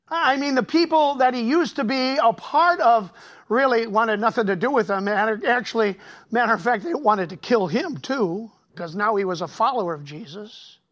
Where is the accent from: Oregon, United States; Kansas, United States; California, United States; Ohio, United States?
Ohio, United States; Cleveland; part of my story growing up in Cleveland was that I was a part of a gang.